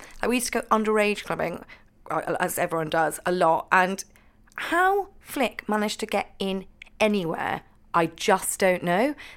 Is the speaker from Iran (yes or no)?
no; Edinburgh, Scotland, United Kingdom; Like, I grew up in Edinburgh